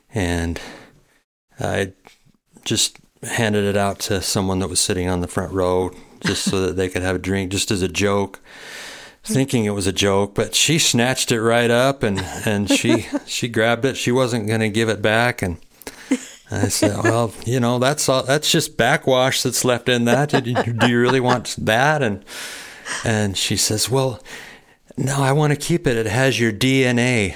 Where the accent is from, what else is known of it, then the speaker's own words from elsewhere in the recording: Brigham City, Utah, United States; I always joke about being a snot-nosed kid from Brig